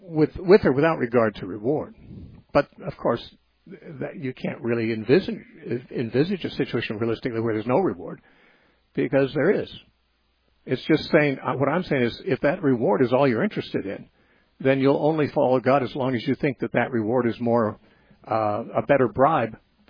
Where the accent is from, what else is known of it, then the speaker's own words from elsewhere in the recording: United States; I'm an American.